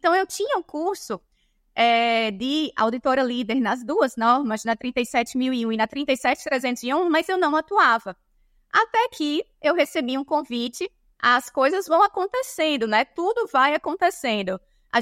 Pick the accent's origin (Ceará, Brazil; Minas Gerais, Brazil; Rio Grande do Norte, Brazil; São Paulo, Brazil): Rio Grande do Norte, Brazil; Natal; E pelo meu sotaque, vocês devem ter percebido. Eu sou de Natal, Rio Grande do Norte, sou potiguar